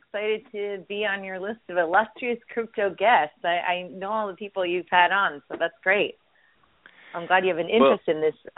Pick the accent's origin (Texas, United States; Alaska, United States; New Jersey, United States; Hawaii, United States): New Jersey, United States; I grew up in New Jersey. My mom is from Poland, and my father is from Brooklyn.